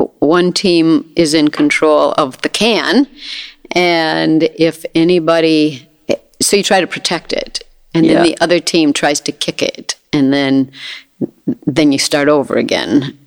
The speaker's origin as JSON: {"language": "English", "town": "Minneapolis", "region": "Minnesota", "country": "United States", "tie": "born or raised there", "said": "So I grew up mostly in South Minneapolis. It's great. I loved it. I love the city."}